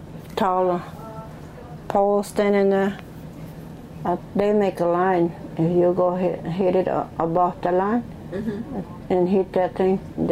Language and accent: English; Hollywood, Florida, United States; also born or lived in Everglades; I grew up in the Everglades, but after, when I was about 7 or my mother took me to reservation in Hollywood. So that's why I mostly stay over there for a long time.